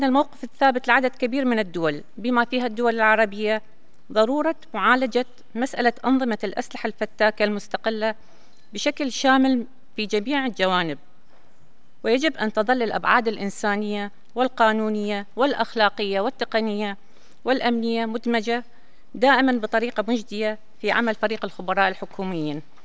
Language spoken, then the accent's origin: Arabic; Iraq; يرى وفد بلدي العراق